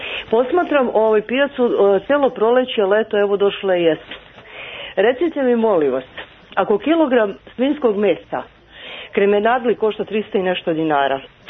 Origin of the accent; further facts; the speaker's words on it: Southern and Eastern Serbia, Serbia; Ja sam čak dole iz Topličkog kraja, znači.